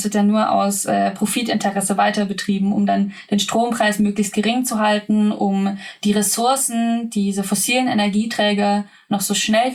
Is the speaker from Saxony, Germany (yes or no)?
no; Baden-Württemberg, Germany; also born or lived in Lower Bavaria; Ja, ich komme vom Dorf. Bin im Schwabeländle aufgewachsen, da habe ich auch noch anders geschwätzt. Bin dann zum Studieren in die niederbayerische Pampa gegangen